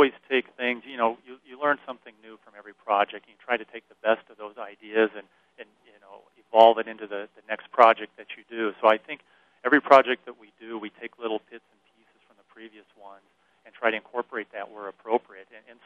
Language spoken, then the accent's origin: English; Hastings, Nebraska, United States; I grew up in Hastings, and so the project at Cope Stadium meant a lot to me because I played high school football on that field.